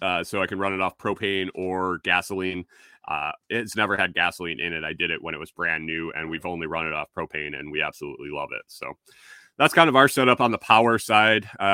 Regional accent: New York, United States; We had baseboard heat growing up in New York.

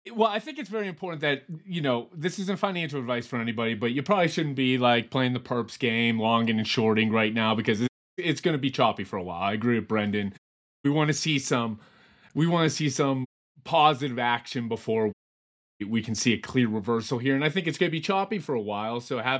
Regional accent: Pennsylvania, United States; I'm from Pennsylvania originally. You know, a winter in Pennsylvania is cold and cloudy.

